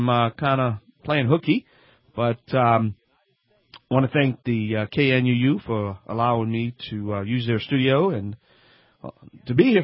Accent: Louisiana, United States; I'm the Cajun man from the Bayou Land.

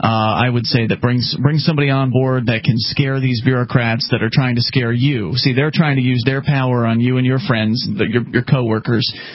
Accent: Sarasota, Florida, United States; I was born and raised in Sarasota, by the way

